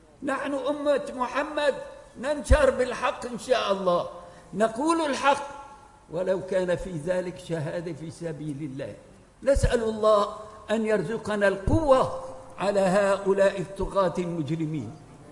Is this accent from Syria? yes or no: yes; Syria; moved away; أنا من سوريا لكن ما أستطيع الدخول إليها 35 سنة لم أدخلها